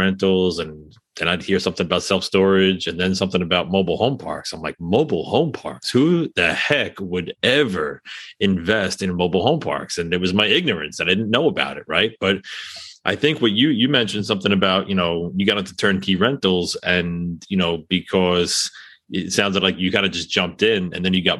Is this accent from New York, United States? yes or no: yes; New York City, New York, United States; I'm going to admit it, right? I'm from New York City.